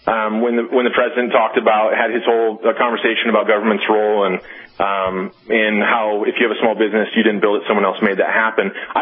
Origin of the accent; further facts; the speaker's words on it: Bozeman, Montana, United States; my hometown, where I live and where I went to college is Bozeman, Montana. So I'm a proud Bobcat, Montana State University.